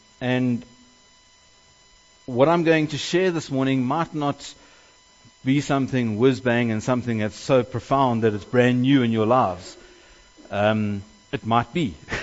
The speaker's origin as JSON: {"language": "English", "region": "KwaZulu-Natal", "country": "South Africa", "tie": "born or raised there", "said": "we grew up in Northern Natal. I spent a lot of my time growing up in Northern Natal."}